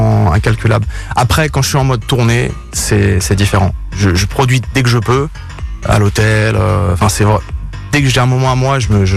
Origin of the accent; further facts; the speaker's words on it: France; parce que je suis français et c'est une salle mythique quand même.